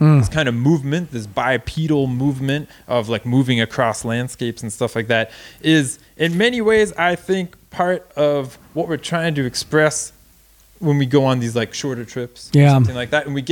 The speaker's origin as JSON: {"language": "English", "region": "Florida", "country": "United States", "said": "You know, I'm from Florida. Everybody on listens to this show knows I'm from Florida. And, you know, growing up really in one of the tourism capitals of the world."}